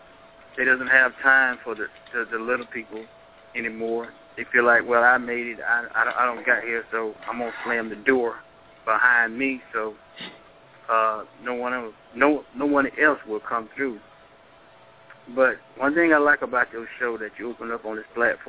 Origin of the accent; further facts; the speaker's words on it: Shelton, Georgia, United States; I'm from Shelton, Georgia. I'm a manager.